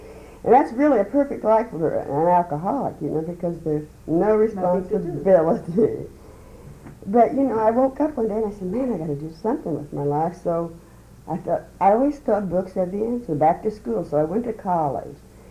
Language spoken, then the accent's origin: English; Indiana, United States; I came from Indiana, okay, and I was born a preacher's daughter